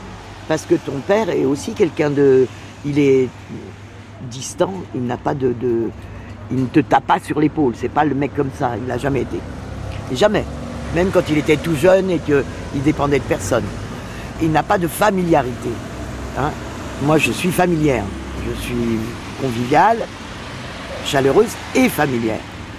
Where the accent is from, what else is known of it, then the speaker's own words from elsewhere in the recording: Nouvelle-Aquitaine, France; je suis des Deux-Sèvres.